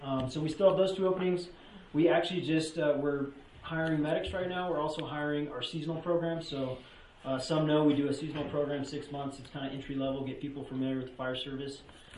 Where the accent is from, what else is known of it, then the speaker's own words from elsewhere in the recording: Las Vegas, Nevada, United States; I'm from Las Vegas originally, but I've kind of been in and out of the mountain a lot of my life.